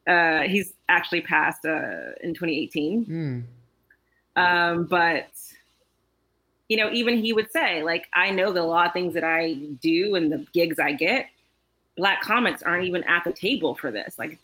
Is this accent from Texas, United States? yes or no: yes; Houston, Texas, United States; now in Los Angeles, United States; me and Sean, we met and we're both from Houston. So we met in Houston. And, you know, we came to LA years and years ago.